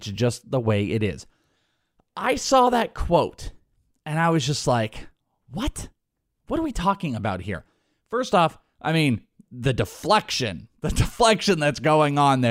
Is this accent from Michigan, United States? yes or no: no; California, United States; now in Phoenix, United States; I'm born and raised in the Bay Area.